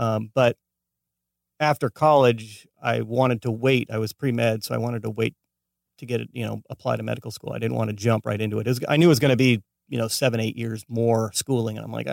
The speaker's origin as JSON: {"language": "English", "town": "Escondido", "region": "California", "country": "United States", "tie": "born or raised there", "lives_now": "Los Angeles, United States", "said": "I was born and raised in San Diego."}